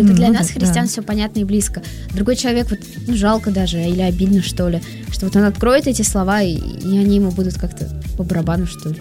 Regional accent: Moscow, Russia; Я не из Питера, я из Москвы.

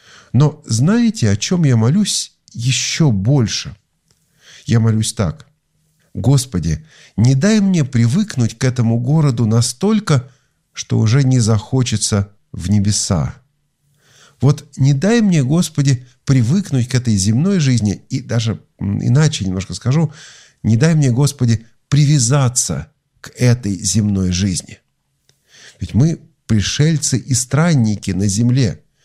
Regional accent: Saint Petersburg, Russia; born there; Я, например, родился в Санкт-Петербурге, тогда еще в Ленинграде

